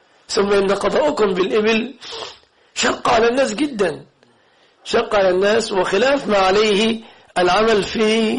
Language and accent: Arabic; Egypt; عندنا في مصر الأزهر بيقيم الدية ب36 كيلو جرام فضة